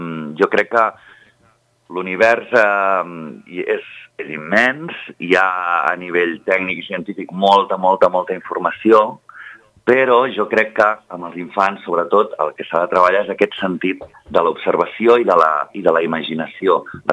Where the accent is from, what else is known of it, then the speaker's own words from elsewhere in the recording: Pinatell, Catalonia, Spain; quan vaig tornar cap a la Conca, perquè jo soc del Pinatell